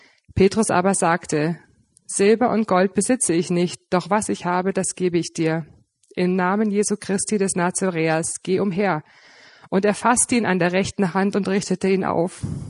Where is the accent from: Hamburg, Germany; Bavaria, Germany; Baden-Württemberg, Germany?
Bavaria, Germany; now in Pfaffenhofen, Germany; Ich bin ursprünglich aus dem Fürstenfeldbrucker Raum und bin da in der charismatischen Erneuerung der katholischen Kirche aufgewachsen